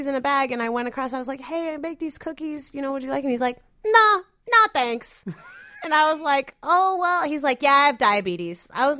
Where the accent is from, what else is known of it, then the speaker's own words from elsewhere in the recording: United States; born there; So, for example, I was born in the United States, right? I didn't ask to be born in this country.